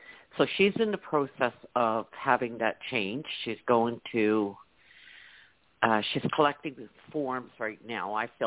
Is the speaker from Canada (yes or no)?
yes; Canada; And I'm from Canada, and I retired just before COVID.